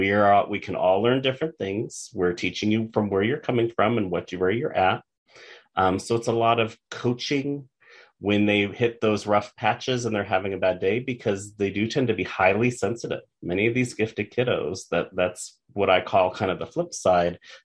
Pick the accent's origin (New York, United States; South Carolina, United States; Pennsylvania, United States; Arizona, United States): Arizona, United States; And I come from Arizona, which it's so all about the test.